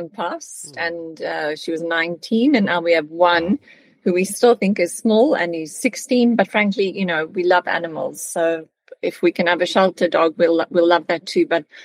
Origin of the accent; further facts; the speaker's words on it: South Africa; first language Afrikaans; English is a second language; My mother tongue is Afrikaans, and actually for me, German is not that difficult compared to, well, the pronunciation's fairly easy, the sentence structure, the word formulation.